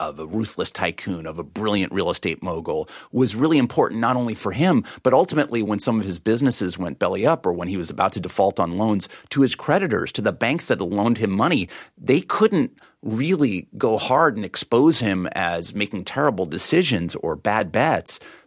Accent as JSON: {"language": "English", "region": "California", "country": "United States", "said": "You know, I'm Californian."}